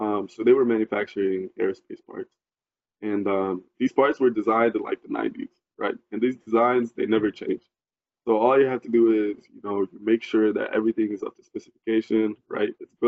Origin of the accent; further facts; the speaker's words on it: Sudan; growing up in Sudan also makes you really social, just because, you know, you live with like a lot of family, one big house, everybody knows each other